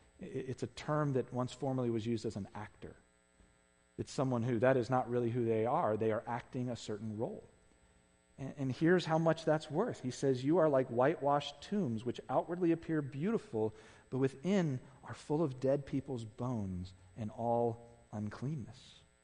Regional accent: the South, United States; I'm from the South, and so pretty much everybody was born into an evangelical church of some sort, right?

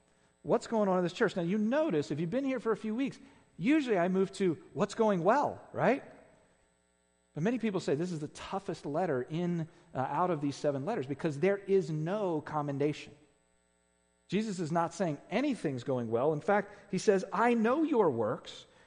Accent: the South, United States; I'm from the South, and so pretty much everybody was born into an evangelical church of some sort, right?

